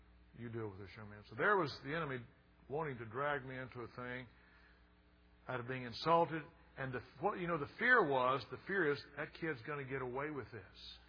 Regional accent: the South, United States; And I'm going to tell you what, the way I was raised in the South, you do not insult an adult.

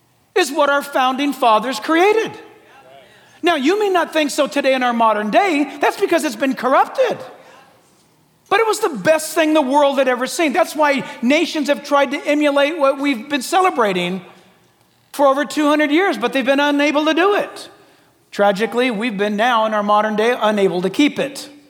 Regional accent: United States; I'm not just saying this because I'm an American.

